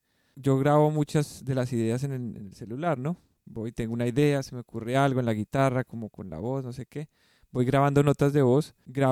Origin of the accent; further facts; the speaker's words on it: Bogotá, Colombia; Porque yo soy de Bogotá, de la montaña, del interior, como estamos a 2.600 metros, es frío, ¿no?